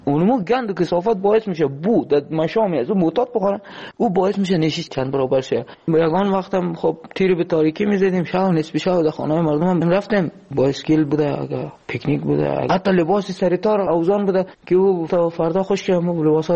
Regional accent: Afghanistan; moved away; ما الان نزدیک 3 سال و نیم همینجه، از روزی که از افغانستان آمدیم

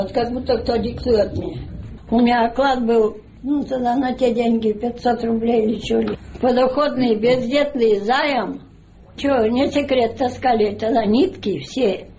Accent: Ladyshevo, Russia; Я из Ладышева родом выросла в бедной семье, без отца с 5 лет.

